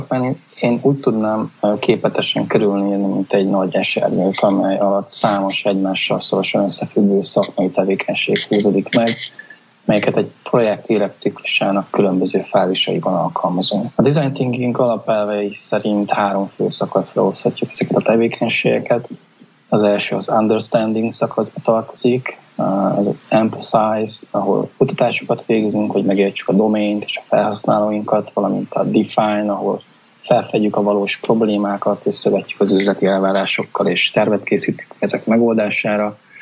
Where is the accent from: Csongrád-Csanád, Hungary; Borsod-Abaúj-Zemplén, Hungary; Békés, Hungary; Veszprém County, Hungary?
Csongrád-Csanád, Hungary; Szeged; born there; Szegeden születtem és tanultam, szakmai karrierem jelentős részét ott építettem fel